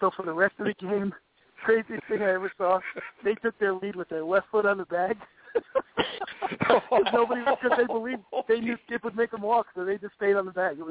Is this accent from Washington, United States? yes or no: no; Rhode Island, United States; Well, I grew up in Rhode Island, and Providence College did the same thing.